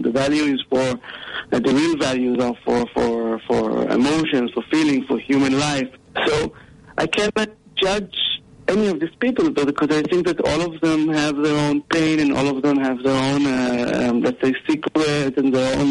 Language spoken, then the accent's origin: English; Ra'anana, Central District, Israel; I was born and raised in Israel in a little city called Ra'anana, which is a very very white, clean, very maturistic, patriotic city.